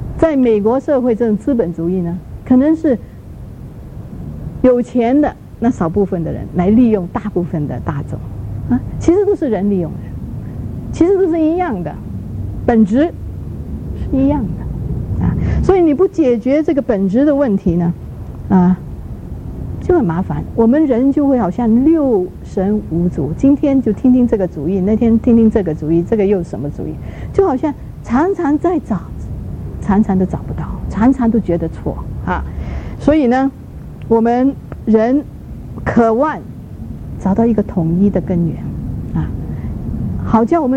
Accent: China; 比如说我们从国内来的哈

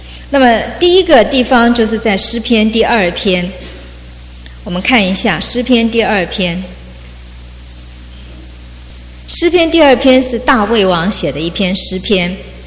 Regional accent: China; 我们中国人很客气哈

